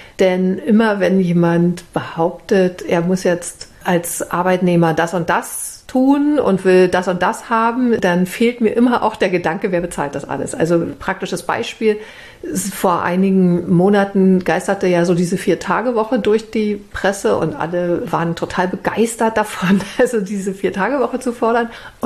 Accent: East Germany, Germany; Und so erlebte ich das übrigens als Ossi auch.

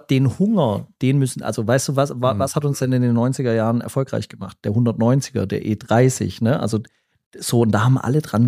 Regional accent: Sondershausen, Thuringia, Germany; born there; now in Stuttgart, Germany; ich komme ja aus Stuttgart, nicht aus Gera, also ich bin ja geboren in Sondershausen, aber ich komme ja jetzt aus Stuttgart

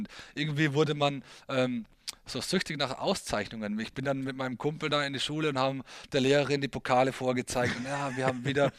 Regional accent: Hard, Vorarlberg, Austria; now in Balingen, Germany; Ja, also Vorarlberg, wo ich ja komme, ist ja nicht so groß. Da gab es eben A1 Bregenz und Alpla HC Hart und ich bin gebürtiger Harder

